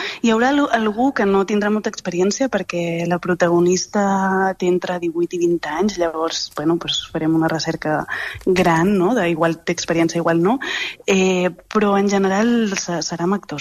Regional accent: Les Planes d'Hostoles, Catalonia, Spain; les Planes d'Hostoles és el meu poble

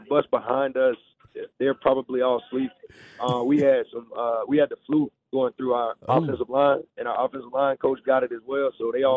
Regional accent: Georgia, United States; I'm from Coweta County.

